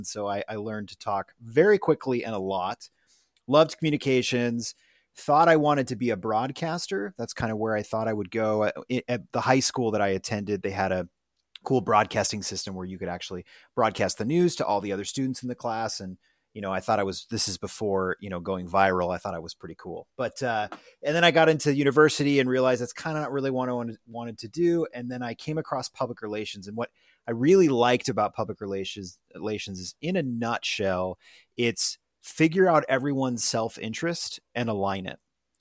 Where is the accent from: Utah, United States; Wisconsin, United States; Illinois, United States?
Utah, United States; I'm from the United States. Utah specifically is where I came before my MBA